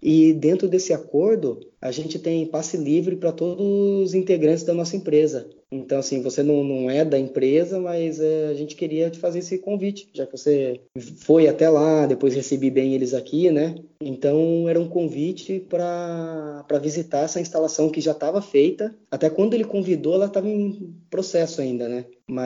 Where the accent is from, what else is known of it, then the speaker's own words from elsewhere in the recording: Brazil; Falei, ó, sou aqui do Brasil, tudo.